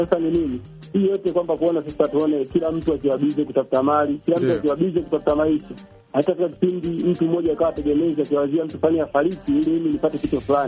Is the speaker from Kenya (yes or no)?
no; Mpwapwa, Dodoma, Tanzania; natokea Dodoma Mpwapwa, ndani Mpwapwa.